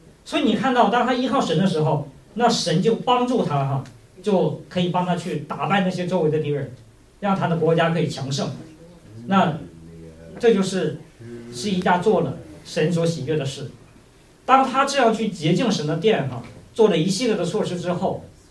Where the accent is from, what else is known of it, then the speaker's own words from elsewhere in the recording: Northeast China, China; 叫做我们东北话叫做糊墙哈，糊棚哈